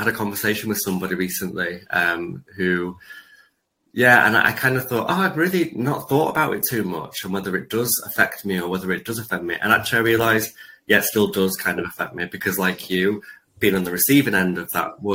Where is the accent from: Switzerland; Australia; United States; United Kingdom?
United Kingdom; Manchester, North West England; growing up in Manchester, Manchester in the kind of mid to late 90s